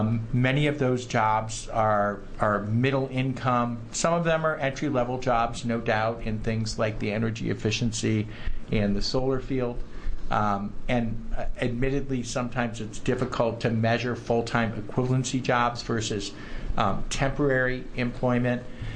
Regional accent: California, United States; as a Californian, I'm really proud of our state leading on this policy.

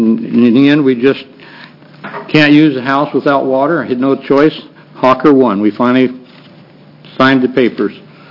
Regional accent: Scotts Mills, Oregon, United States; I am from Scotts Mills. I've owned a home at Rhodes End since 1999.

